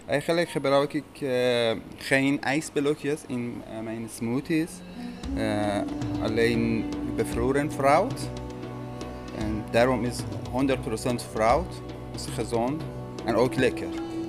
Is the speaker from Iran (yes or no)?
yes; Iran; now in Netherlands; Ik kom uit Iran. Ik kwam hier in Nederland bijna 6 jaar geleden.